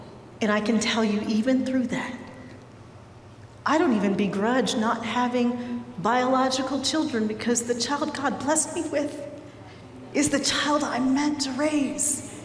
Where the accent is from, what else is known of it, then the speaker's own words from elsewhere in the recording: Denver, Colorado, United States; now in Atlanta, United States; even though we grew up in Denver, Colorado, where we went to middle school and high school together.